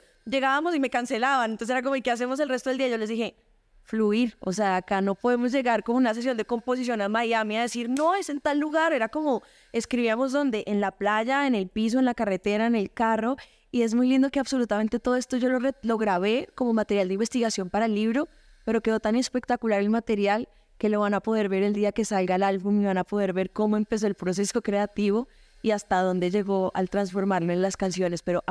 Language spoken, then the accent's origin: Spanish; Bogotá, Colombia; Yo soy bogotana, de papá paisa, más paisa que una frijolada. O sea, mi papá vivía hace 30 años acá y saluda, entonces que mi amor, así. Y mi mamá es de Tunja, entonces tengo raíces boyacenses y paisas.